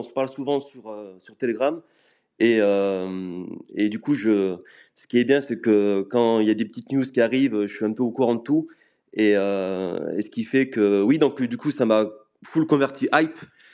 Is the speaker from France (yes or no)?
yes; France; accent: French; quand je parle anglais, les mecs se foutent de ma gueule parce qu'ils voient que j'ai l'accent français